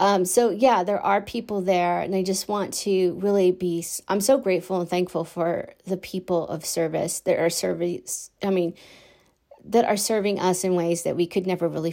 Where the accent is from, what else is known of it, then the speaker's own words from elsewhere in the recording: United States; tasting real coffee on the heels of as being an American.